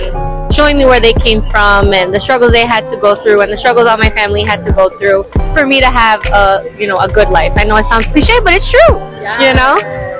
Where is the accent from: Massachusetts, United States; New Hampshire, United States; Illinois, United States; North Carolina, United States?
Illinois, United States; Chicago; born there; so I was born here. My parents were born in Mexico, in Durango, La Purísima. They were born there and I was born here. But I go very often. I go every year, so I'm very familiar with my roots and my family out there.